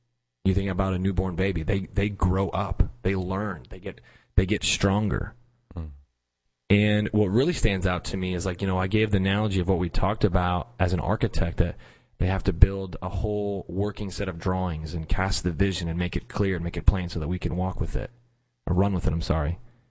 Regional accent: Detroit, Michigan, United States; now in Florida Gulf Coast, United States; I grew up in Detroit and then I moved to now the Florida Gulf Coast region.

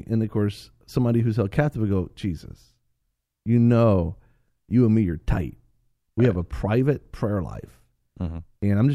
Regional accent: Florida, United States; They say it's dry heat. Well, I'm from Florida. We have wet heat.

